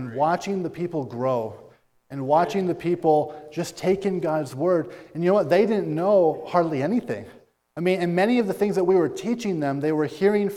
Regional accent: United States; I'm an American.

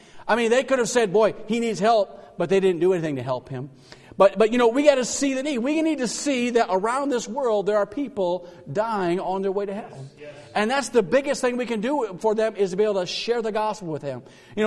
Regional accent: Adrian, Michigan, United States; I was in my hometown there in Adrian

